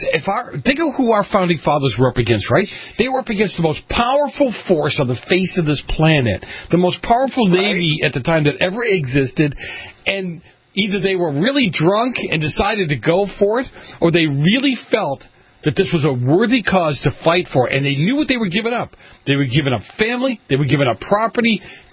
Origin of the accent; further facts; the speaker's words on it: Boston, Massachusetts, United States; I'm from Boston.